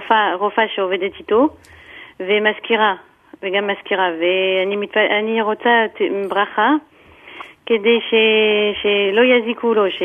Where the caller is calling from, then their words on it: Paris, Île-de-France, France; אני מתקשרת מפריז